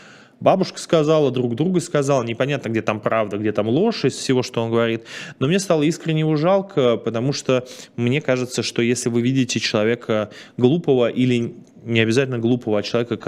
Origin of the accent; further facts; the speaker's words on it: Russia; особенно если считать, что мы из России, мы знаем, что такое настоящее преследование